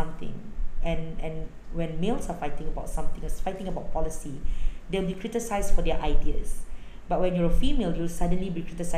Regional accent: Malaysia; I'm a Malaysian first before I'm a Malay.

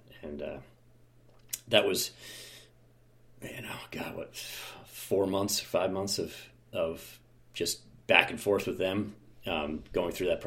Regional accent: Philadelphia, Pennsylvania, United States; I'm from Philly originally, but now north of Boston.

